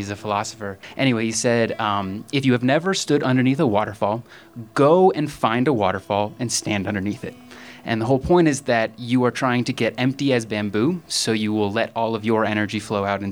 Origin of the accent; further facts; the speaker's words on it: North Carolina, United States; I'm from North Carolina. I've been nomadic recently